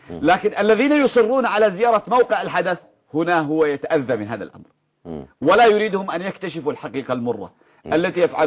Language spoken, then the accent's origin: Arabic; Yemen; هو كما يسميه عندنا في اليمن يسميه لغة الصميل، الصميل العصا يعني. عندنا في اليمن إذا قالوا التفاهم بالصميل